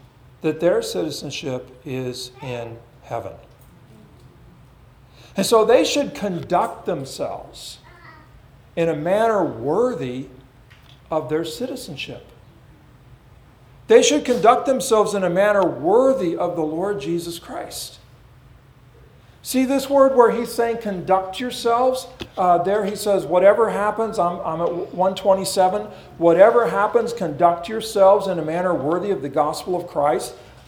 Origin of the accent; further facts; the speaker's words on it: California, United States; I was from Southern California, and I never wore socks.